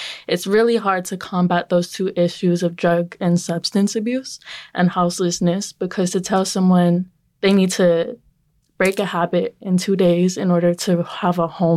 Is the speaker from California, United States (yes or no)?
yes; California, United States; I'm 18 years old, a senior at Summit Shasta. I grew up around the Bay Area and Peninsula.